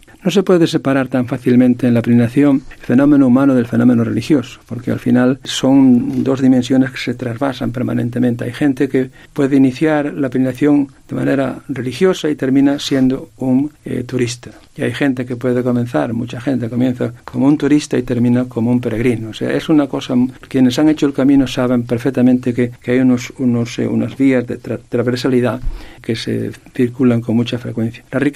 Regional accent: Santiago de Compostela, Galicia, Spain; moved away as an adult; es un tema que yo he llevado en mi vida desde que soy niño hasta ya muy maduro, hasta que salí de Santiago en el año 2002.

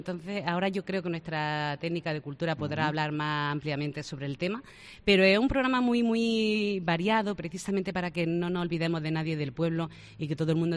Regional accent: Atarfe, Andalusia, Spain; Encantadísima de que estéis en mi pueblo.

